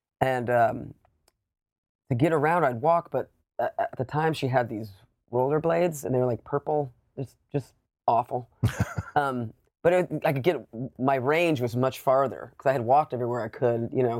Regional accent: Savannah, Georgia, United States; Yeah, you know, I grew up in Savannah, Georgia

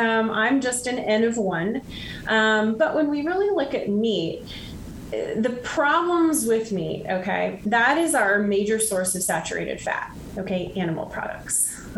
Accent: Midwest, United States; And so I grew up in the Midwest and on a farm of sorts that we would have cows put on our land.

